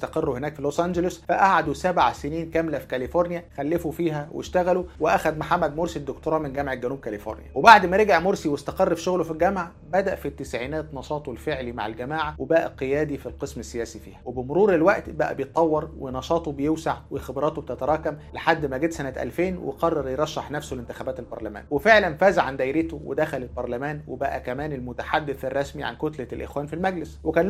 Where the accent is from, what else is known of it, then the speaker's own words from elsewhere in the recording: Egypt; إحنا بقى لمؤاخذة كمصريين أسدد كتاب التاريخ من أول وجديد